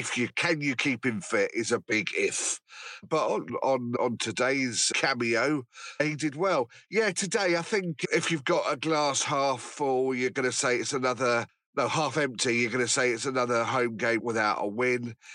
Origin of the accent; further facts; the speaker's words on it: Chesham, South East England, United Kingdom; now in Wendover, United Kingdom; Because I'm from Chesham, and I nearly said Chesham. Originally, we moved to Wendover.